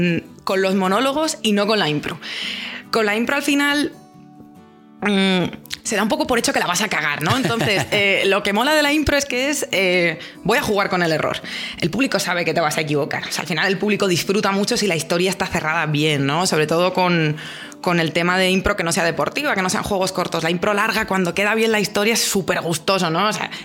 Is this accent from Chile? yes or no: no; Madrid, Community of Madrid, Spain; soy de Madrid. No quiero vivir en Madrid.